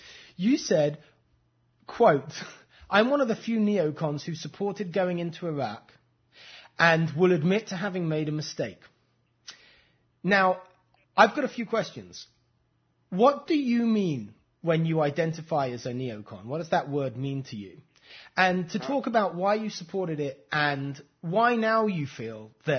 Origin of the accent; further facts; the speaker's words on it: United Kingdom; born there; I, as a Brit, I'm actually quite happy that the Americans' support became one of the Allies in the Second World War, when the country of my birth was indeed in huge trouble.